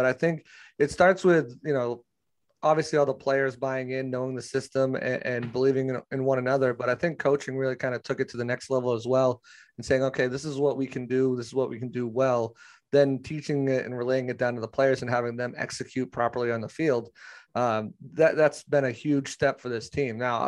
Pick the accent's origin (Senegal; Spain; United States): United States; New England; now in Tampa, United States; I am from New England originally. So I grew up rooting for Tom Brady and the Patriots. Recently moved down to Tampa about 2 years ago